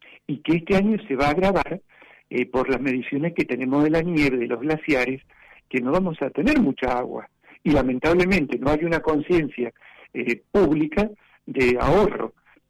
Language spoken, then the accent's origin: Spanish; Argentina; Nos ha hecho mucho mal como Argentina, ahora me extiendo un poquito.